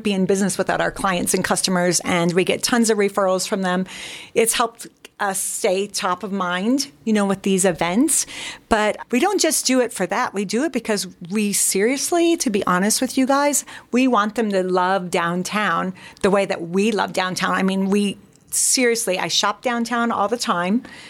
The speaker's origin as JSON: {"language": "English", "region": "Michigan", "country": "United States", "tie": "born or raised there", "said": "I grew up in Michigan, and I would skate"}